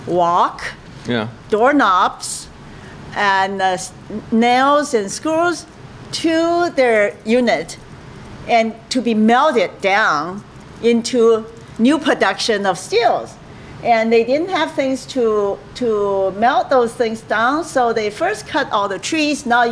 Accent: China; Yeah, growing up, 1958 was known with this picture as a great leap forward.

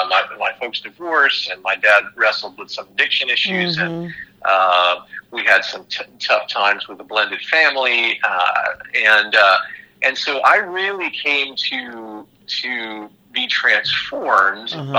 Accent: New England, United States; now in New York, United States; I grew up in New England, actually, and moved to New York in 1993 to do some schooling, and then moved back to New England for a couple of years, then came and have lived here since 1997.

